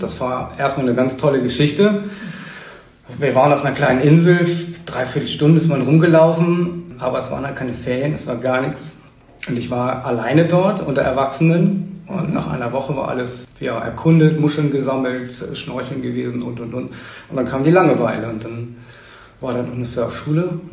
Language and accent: German; Husum, Schleswig-Holstein, Germany; Ich bin tatsächlich ein echter Einheimischer. Ich bin geboren in Husum und mein Leben eigentlich hier auf Eiderstedt und St. Peter-Ording verbracht.